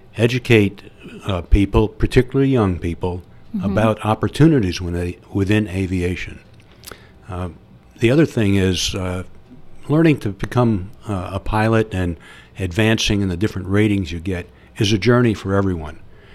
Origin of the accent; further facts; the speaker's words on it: Pensacola, Florida, United States; born there; I was born in Pensacola, Florida, the seat of naval aviation.